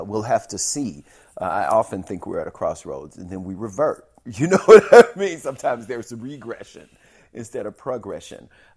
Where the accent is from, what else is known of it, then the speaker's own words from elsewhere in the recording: Shreveport, Louisiana, United States; when I was a kid growing up in Shreveport, police would hassle us.